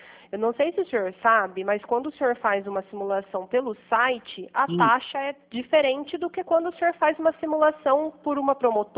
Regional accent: Pirassununga, São Paulo, Brazil; Eu sou de Pirassununga

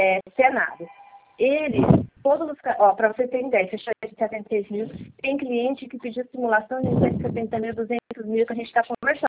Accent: Araçatuba, São Paulo, Brazil; Eu sou de Araçatuba.

